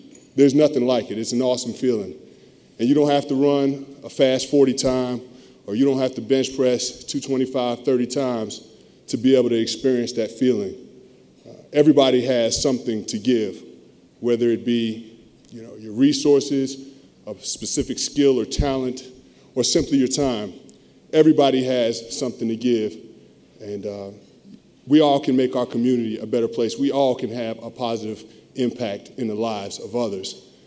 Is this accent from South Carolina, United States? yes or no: no; Bronx, New York, United States; I can remember growing up in the Bronx, we'd come home from church on Sundays and my dad would turn on the television